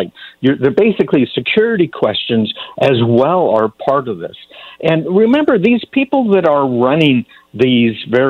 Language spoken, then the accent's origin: English; Canada; because I grew up in Canada, which is a lovely place.